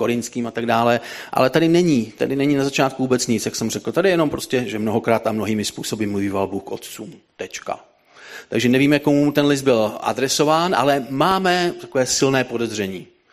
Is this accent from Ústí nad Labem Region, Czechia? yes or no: yes; Varnsdorf, Ústí nad Labem Region, Czechia; now in Kolín, Czechia; Varnsdorf je moje rodné město